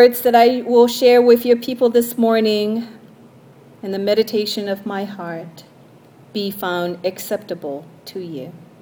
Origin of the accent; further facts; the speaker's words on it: Hawaii, United States; I remember growing up in Hawaii, we were often hosts to guests that came through.